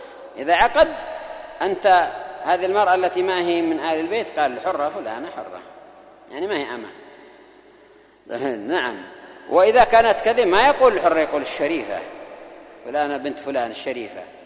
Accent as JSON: {"language": "Arabic", "country": "Yemen", "said": "وفي بلادنا اليمن مرة قد لعبوا كرة في بعض الدول وفاز"}